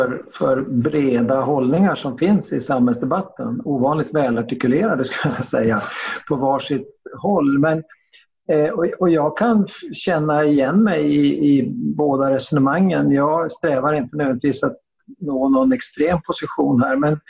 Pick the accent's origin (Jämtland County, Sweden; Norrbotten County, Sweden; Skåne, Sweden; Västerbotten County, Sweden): Västerbotten County, Sweden; jag kommer från Västerbotten i norr ursprungligen.